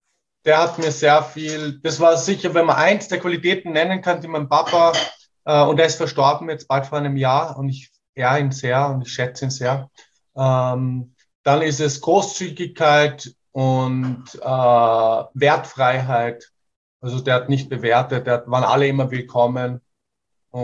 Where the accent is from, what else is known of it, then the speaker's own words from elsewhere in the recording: Portugal; da war ich schon als 7, 8-Jähriger, wie wir sind in der Pampa in Portugal aufgewachsen